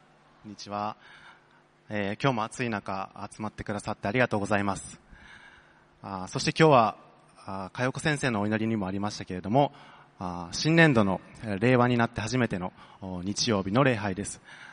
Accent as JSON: {"language": "Japanese", "town": "Sakai", "region": "Osaka", "country": "Japan", "tie": "born or raised there", "accent": "Osaka dialect", "said": "私は先ほども紹介にあったように大阪府の堺市で生まれ育ちました。おそらくというよりかは確実に大阪弁がこのメッセージの中で出てくる、"}